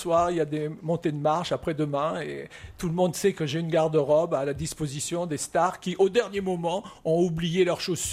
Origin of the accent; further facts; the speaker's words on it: Provence-Alpes-Côte d'Azur, France; Oui, je suis un enfant du pays. J'ai perdu l'accent, mais je peux le retrouver.